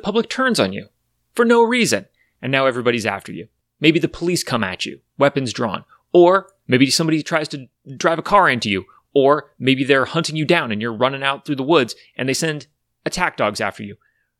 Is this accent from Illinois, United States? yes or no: no; California, United States; I know, I'm from California, that shit's disorienting.